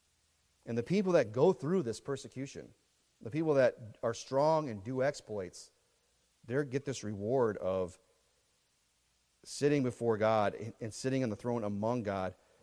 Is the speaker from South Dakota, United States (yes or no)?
yes; South Dakota, United States; I grew up in South Dakota in the Black Hills, where Mount Rushmore is.